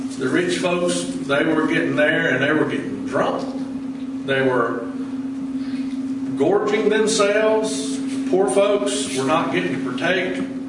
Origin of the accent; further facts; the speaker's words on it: Alabama-Georgia state line, United States; I remember growing up, you know, I grew up on the Alabama-Georgia state line. I didn't know anything about Eastern and Central time, but I knew Alabama time, Georgia time.